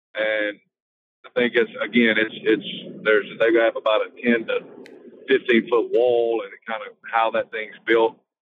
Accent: Mississippi, United States; because my wife's from Western Kentucky. I'm from Mississippi. We're away from families a lot.

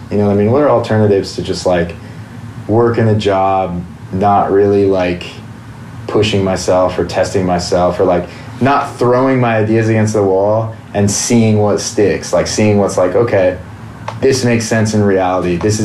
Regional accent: Washington, United States; I knew I was born in the wrong place. Like, I grew up in Washington. I love Washington.

